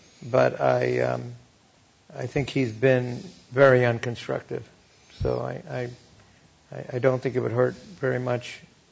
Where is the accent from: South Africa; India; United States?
India; born there; I was born in India, a British subject. And I'm used to seeing a lot of differences in style.